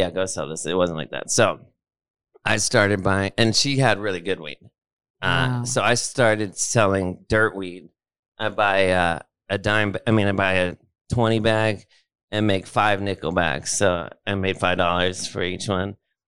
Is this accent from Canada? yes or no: no; Los Angeles, California, United States; I was born at County General Hospital. In East Los Angeles, and then I grew up in Hollywood and near West Hollywood.